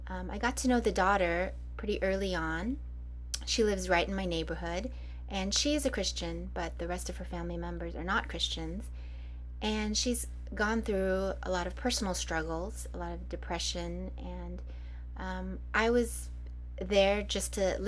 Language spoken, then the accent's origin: English; Huntington Beach, California, United States; now in Japan; Well, I grew up in California. I'm from the same town as you, Peter.